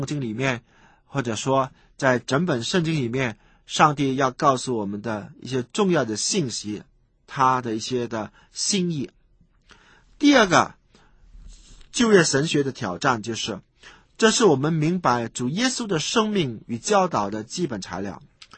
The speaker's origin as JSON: {"language": "Chinese", "country": "China", "said": "这个希伯来人他的思想方式跟我们中国人的思想方式呢，虽然说许多人都认为是应该是比较靠近的"}